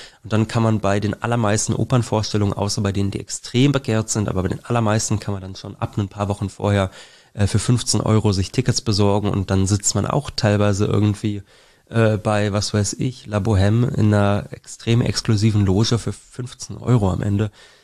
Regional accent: Berlin, Germany; in Berlin, wo ich herkomme, gibt es das auch.

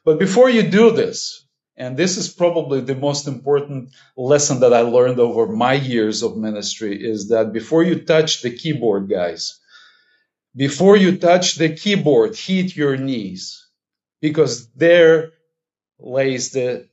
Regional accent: Cyprus; English is a second language; Hello everybody … I come from Cyprus, so I can share my presentation with you today.

